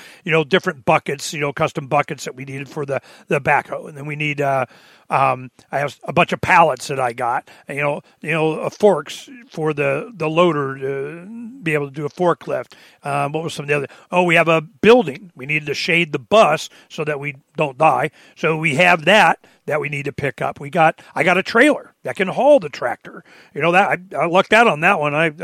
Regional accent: Phoenix, Arizona, United States; I mean, we're from Phoenix. We've been living here for decades, so we know how it gets.

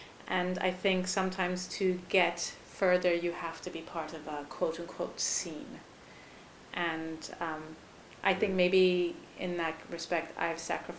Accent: England, United Kingdom; moved away as an adult; now in Germany; outside of maybe my native land, which like, despite the accent betraying the fact that I am actually English and being in England, but for example, here in Germany

